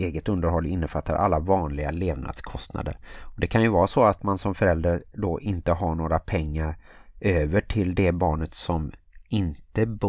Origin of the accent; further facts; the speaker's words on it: Gothenburg, Västra Götaland County, Sweden; Och jag som är göteborgare och bonuspappa